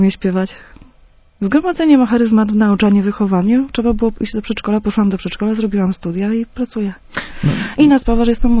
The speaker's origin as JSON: {"language": "Polish", "region": "Lesser Poland", "country": "Poland", "said": "Ja pochodzę ze Święcimia."}